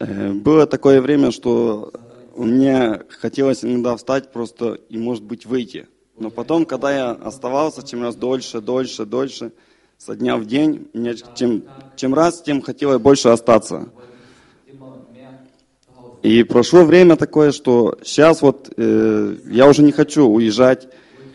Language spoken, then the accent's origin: Russian; Ukraine; Я приехал с Украины.